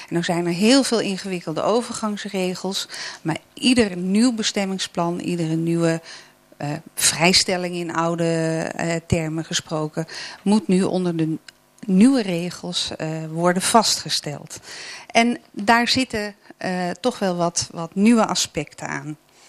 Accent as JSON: {"language": "Dutch", "town": "Amsterdam", "region": "North Holland", "country": "Netherlands", "said": "vooral in Amsterdam bijvoorbeeld, waar ik vandaan kom"}